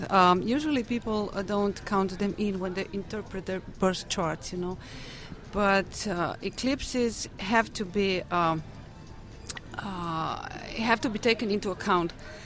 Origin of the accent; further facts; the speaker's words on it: Slovenia; English is a second language; I find it a bit hard to find the exact words because I'm from Slovenia.